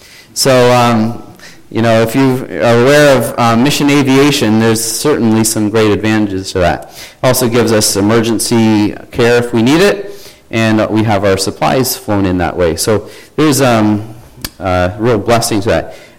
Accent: Bancroft, Ontario, Canada; I grew up in Bancroft, as was stated. We have 3,500 people.

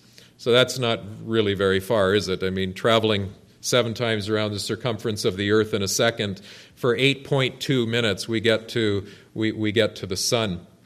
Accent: St. Jacobs, Ontario, Canada; I'm from the St. Jacobs area, and we've got lots of nice open country there.

